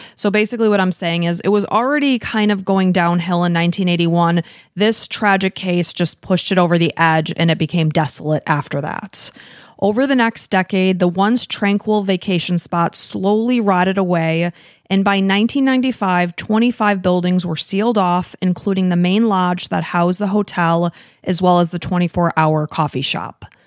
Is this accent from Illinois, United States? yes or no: yes; Illinois, United States; We grew up in Illinois. This happened in California.